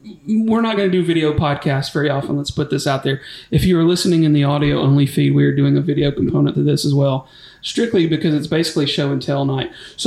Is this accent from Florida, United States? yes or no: no; Florence, Alabama, United States; So I made a trek to my hometown of Florence, Alabama last night for something.